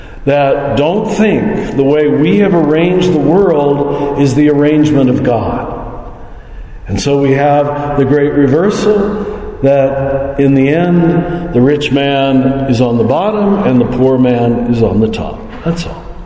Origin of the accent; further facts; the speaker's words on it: Kansas, United States; I grew up in America just like you did, but I had white skin, farm family from Kansas. We weren't rich.